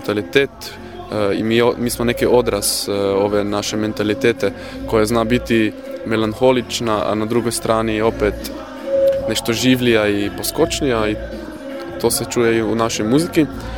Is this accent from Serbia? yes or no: no; Beltinci, Prekmurje, Slovenia; Serbian is a second language; dolazimo iz Slovenije, natančnije iz kraja koji se zove Beltinci.